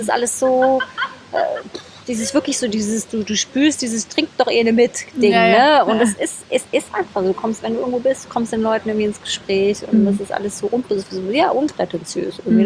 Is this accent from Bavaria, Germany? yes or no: no; Berlin, Germany; also born or lived in Rostock / Leipzig / Erfurt; now in Cologne, Germany; Ach ja, geboren bin ich in Rostock, noch zu Ostzeiten an der Ostsee. Dann habe ich damit mit meiner Mama, ich bin alleine mit meiner Mama aufgewachsen, in Leipzig gelebt, in Erfurt, bin da im Kindergarten gegangen. Dann sind wir nach Berlin gezogen, nach Ost-Berlin.